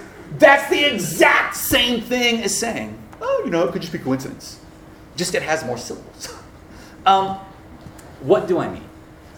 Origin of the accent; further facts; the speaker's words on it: Deep South, United States; so I'm from the Deep South. When I say the Deep South, I mean Duck Dynasty South.